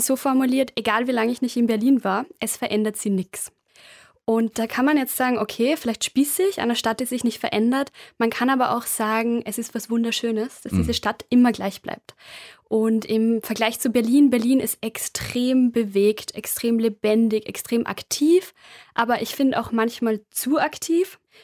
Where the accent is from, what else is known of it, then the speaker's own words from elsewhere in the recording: Upper Austria, Austria; ich bin am Land in Oberösterreich aufgewachsen.